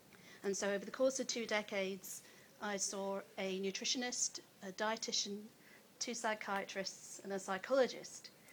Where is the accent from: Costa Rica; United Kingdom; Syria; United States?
United Kingdom; Hammersmith, London; born there; I was confused because I was born in Hammersmith.